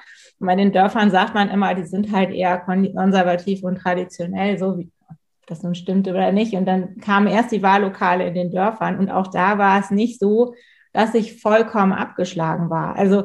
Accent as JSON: {"language": "German", "town": "Pinneberg", "region": "Schleswig-Holstein", "country": "Germany", "said": "ich komme ja aus Pinneberg, ich sage mal Pinneberg, nicht so ein bisschen zu Hamburg wie Stockelsdorf zu Lübeck. Also es ist direkt da dran."}